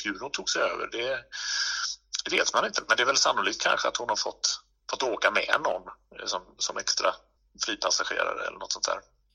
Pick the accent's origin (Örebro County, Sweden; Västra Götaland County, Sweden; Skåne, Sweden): Västra Götaland County, Sweden; Gothenburg; Jag var ju själv väldigt nyfiken som göteborgare. Jag är ju född i Göteborg